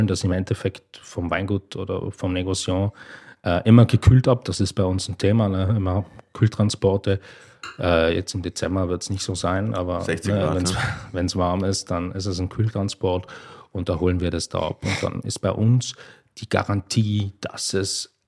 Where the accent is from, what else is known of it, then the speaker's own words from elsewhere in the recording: Hamburg, Germany; Ja, gerade wenn Hamburg, wo ich herkomme, viele solche Keller.